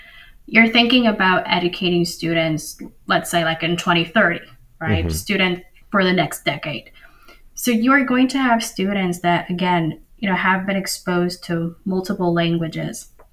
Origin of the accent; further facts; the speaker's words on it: Connecticut, United States; born there; Well, in my scenario, I was born in Connecticut.